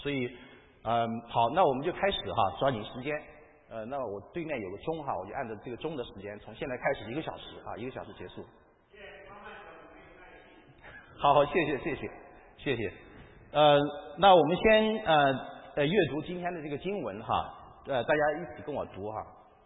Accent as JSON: {"language": "Chinese", "town": "Zhenjiang", "region": "Jiangsu", "country": "China", "tie": "born or raised there", "said": "是关于我的家乡江苏镇江。"}